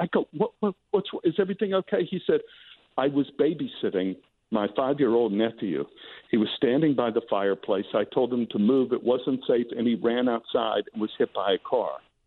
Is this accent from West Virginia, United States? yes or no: yes; West Virginia, United States; I came from West Virginia, and my original initials are what you said.